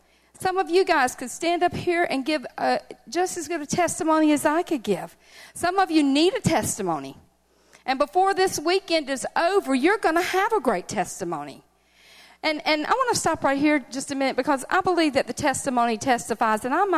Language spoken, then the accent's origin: English; the South, United States; You can tell I'm from Southern USA. I've got all kinds of little sayings like that.